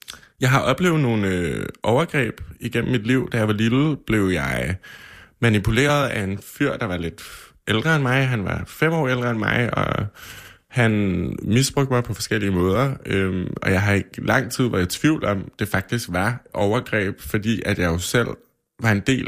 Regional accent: Køge, Zealand, Denmark; also born or lived in Nykøbing Falster; now in Copenhagen, Denmark; og jeg er 27 år gammel. Jeg er født og opvokset i Nykøbing Falster, eller jeg er født og opvokset i Køge og har boet i Nykøbing Falster i et del af mit liv.

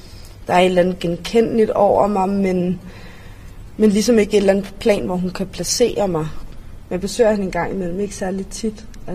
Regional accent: Copenhagen, Capital Region of Denmark, Denmark; Jeg er 21 år. Jeg kommer her fra København, Indre By.

